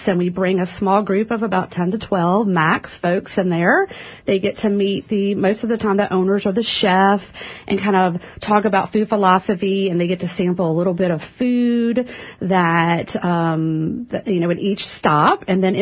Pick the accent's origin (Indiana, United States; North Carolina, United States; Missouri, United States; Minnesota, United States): North Carolina, United States; Fayetteville; I've lived in the Triangle since early 1990s, but I grew up in North Carolina. My father was military, so that's how we came to Fayetteville.